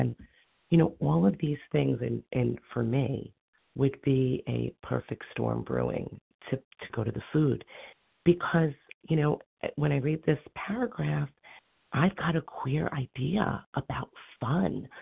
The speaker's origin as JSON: {"language": "English", "region": "New York", "country": "United States", "said": "I'm from New York, but I've been vacationing. I'm down at the Jersey Shore"}